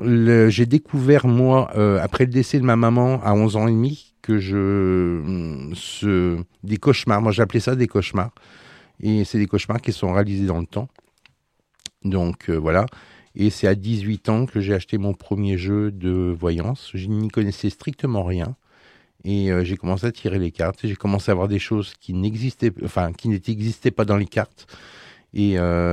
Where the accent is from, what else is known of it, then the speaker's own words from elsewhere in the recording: Mâcon, Bourgogne-Franche-Comté, France; also born or lived in Saint-Étienne; now in Chauvigny, France; Alors, moi, je suis originaire de la Saône-et-Loire, Mâcon.